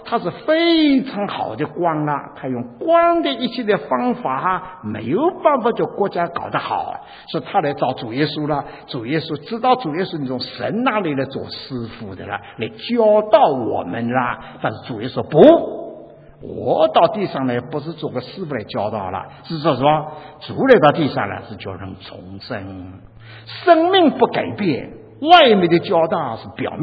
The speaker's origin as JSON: {"language": "Chinese", "town": "Dinghai", "region": "Zhejiang", "country": "China", "tie": "born or raised there", "said": "我是佛教家庭长大的，我是两岁就到了我的家乡浙江定海。"}